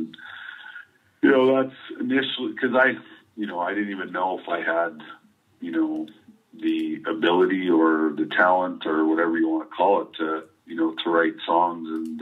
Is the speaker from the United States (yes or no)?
no; Canada; we recorded the album here right here in Calgary because you know, I'm Canadian